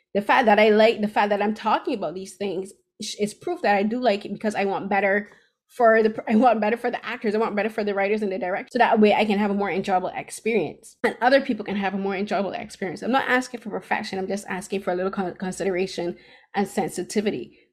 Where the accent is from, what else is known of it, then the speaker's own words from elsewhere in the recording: Barbados; I'm from Barbados.